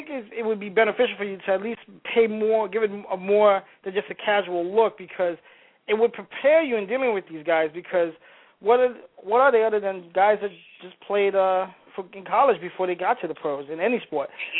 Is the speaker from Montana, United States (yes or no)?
no; New York, United States; well, I grew up in New York. I mean, so believe me, I've been here as long as you have.